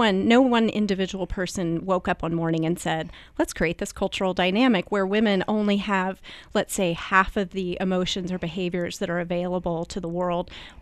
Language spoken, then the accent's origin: English; Midwest, United States; I was raised in the Midwest, and any of the listeners who were raised in the Midwest will know that that's sort of a hotbed of toxic niceness.